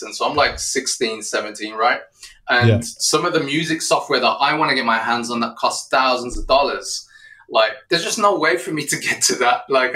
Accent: Wolverhampton, West Midlands, United Kingdom; And so in my hometown of Wolverhampton in the UK, I landed a slot on this pirate radio station at 15 years old.

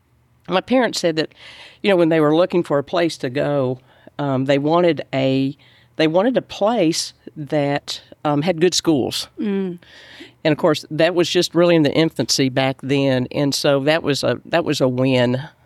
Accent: Richardson, Texas, United States; You know, to me, I loved this town. I loved this city.

